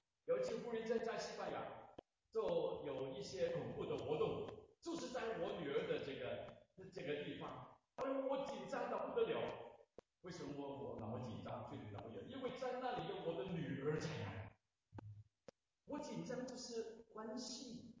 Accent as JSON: {"language": "Chinese", "country": "China", "said": "我们中国人都知道家是什么的一个地方，"}